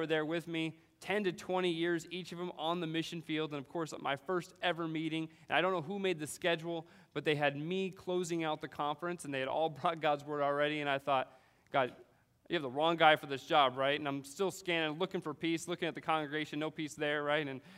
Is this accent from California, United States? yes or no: yes; California, United States; my wife and I both were from Southern California, and believe it or not, we're both from Christian homes in Southern California. There are a couple of those left, and we're from two of them.